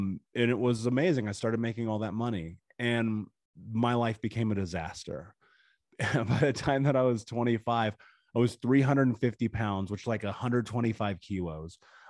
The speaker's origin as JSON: {"language": "English", "country": "United States", "tie": "born or raised there", "said": "You know, I grew up in America."}